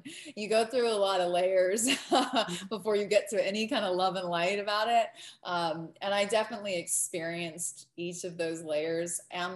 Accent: Georgia, United States; I'm from America first and foremost, so there's that. I'm also from Georgia, so that's the South.

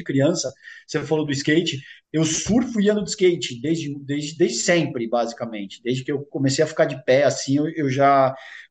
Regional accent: São Paulo, Brazil; Eu nasci e fui criado em São Paulo, aqui no bairro do Ipiranga. Então, basicamente, a minha vida inteira eu passei aqui na cidade de São Paulo. Já morei em outros lugares por conta de profissão e por conta de experiências e esse tipo de coisa.

